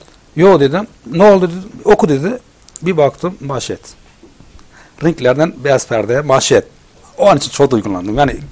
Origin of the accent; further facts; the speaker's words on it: Kars, Turkey; born there; now in Keşan, Turkey; Ben 1980 Kars doğumluyum.